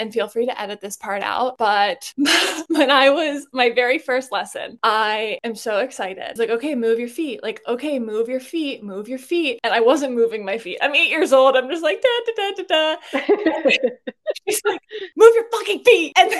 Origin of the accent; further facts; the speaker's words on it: Ohio, United States; And so I grew up playing in Northeastern Ohio.